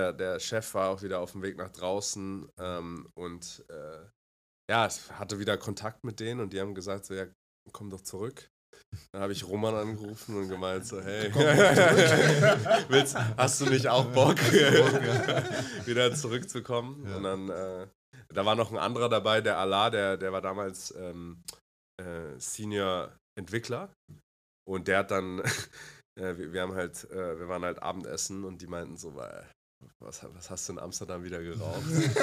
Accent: Hong Kong; moved away as an adult; now in Germany; Ursprünglich komme ich aus Hongkong. Meine Mutter ist aber aus Taiwan, mein Vater Deutscher. Deshalb war ich da auf der deutschen Schule in Hongkong für, also internationale Schule, bis ich 18 war. Also ich bin mit 18 dann nach Deutschland gekommen

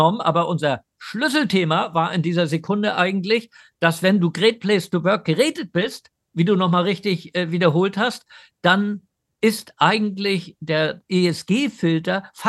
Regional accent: Bernburg, Saxony-Anhalt, Germany; weil ich komme ja auch aus dem Osten, also ich bin geboren in Bernburg und meine Großeltern lebten da.

